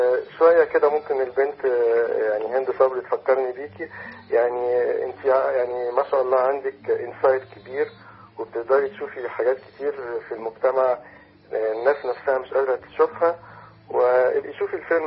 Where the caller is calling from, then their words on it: Canada; بتكلم من كندا.